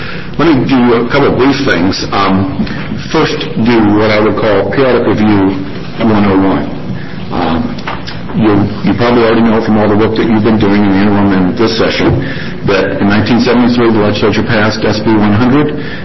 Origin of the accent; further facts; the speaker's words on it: Eugene, Oregon, United States; I am from Eugene.